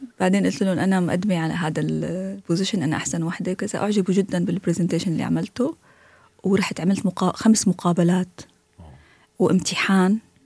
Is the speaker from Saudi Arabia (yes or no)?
no; Syria; فأنا رفعت إيدي قلت لهم أنا من سوريا. الكل طلع هيك استغرب انه في حدا سوري موجود لان انا من سوريا